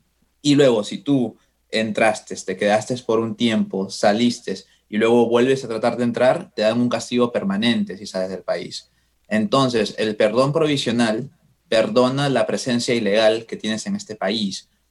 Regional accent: Peru; yo soy peruano, me la darían en Lima, ¿no?

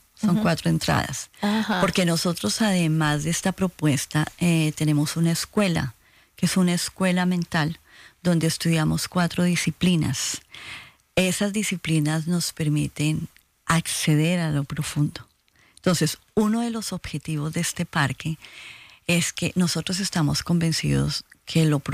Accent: Colombia; yo soy colombiana y Colombia es un país que ha vivido en guerra por más de 50 años

